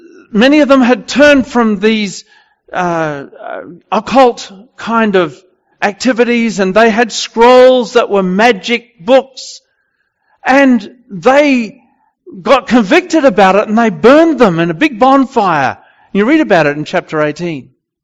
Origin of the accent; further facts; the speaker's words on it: New Zealand; I was from New Zealand, went there.